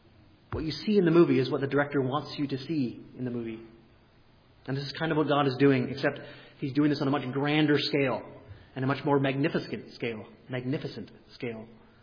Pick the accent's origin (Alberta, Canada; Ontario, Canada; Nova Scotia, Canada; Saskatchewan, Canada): Alberta, Canada; I mean, I'm from Alberta